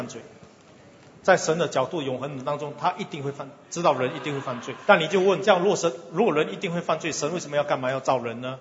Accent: Singapore; 然后影响了我们新加坡人

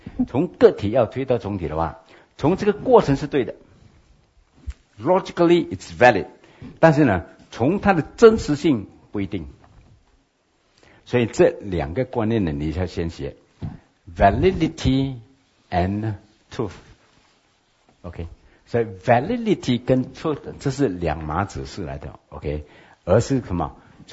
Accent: Malaysia; 我们这些从马来西亚来的

